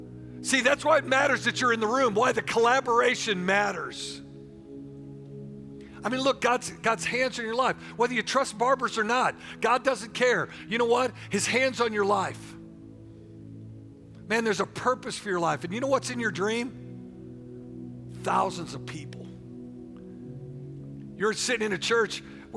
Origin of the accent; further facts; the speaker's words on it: Missouri, United States; for me, I grew up in Missouri. I could have said, yeah, I'm out of the mainstream. I'm in a forgotten place here.